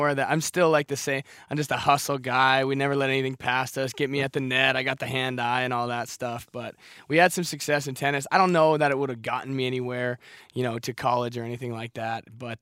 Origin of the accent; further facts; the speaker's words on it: Montana, United States; so when you're growing up in Montana, mm-hmm. you know, my dad went to University of Montana, and the Grizz, University of Montana Grizzlies, is like, you know, the big show. We don't have any NFL teams.